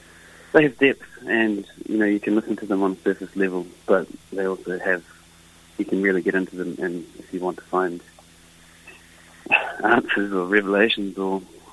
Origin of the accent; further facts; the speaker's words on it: Hawke's Bay, New Zealand; So I live in Hawke's Bay. Yeah. And grew up here pretty much.